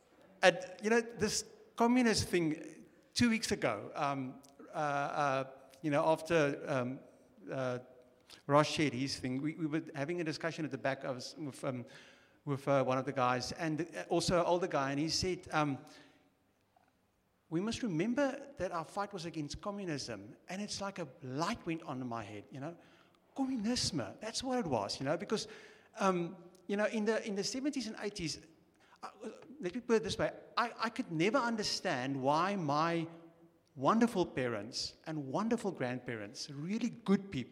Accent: Durban, KwaZulu-Natal, South Africa; first language Afrikaans; I'm on the wrong side of 50, so I'm a proper old South African, you know. And I grew up in Durban.

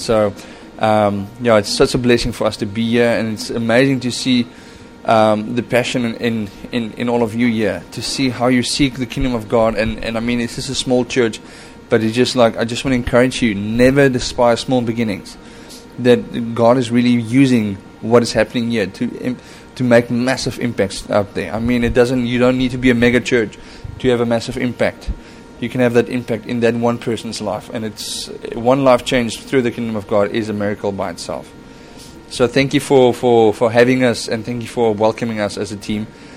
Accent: Cape Town, Western Cape, South Africa; That's my lovely wife, Liesel, there, and we're from Cape Town.

